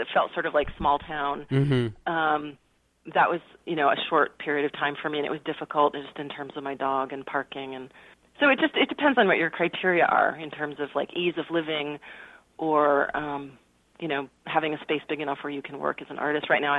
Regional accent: Connecticut, United States; also born or lived in New York; I was born in New York. I grew up mostly in Connecticut, and then went to college in Massachusetts, and then moved back to New York

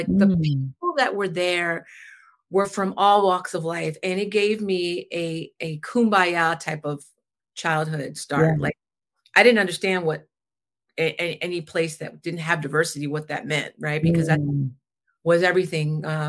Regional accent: Philadelphia, Pennsylvania, United States; I was born in Philadelphia at Lincoln Hospital in Philadelphia. My life, my roots, my heart is in Philly.

